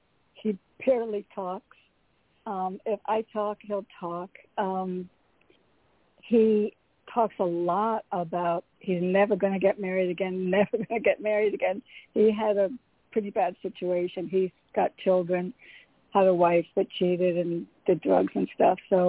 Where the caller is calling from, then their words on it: Connecticut, United States; from Connecticut.